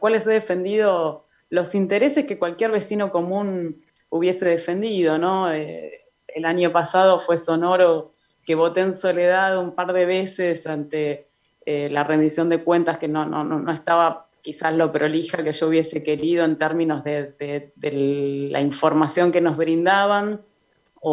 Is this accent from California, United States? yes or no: yes; Burlingame, California, United States; yo nací en Burlingame, tengo 46 años, así que gracias también por lo de joven. Nací acá, mi mamá nació acá, mi papá nació acá, mis abuelos son de los primeros pobladores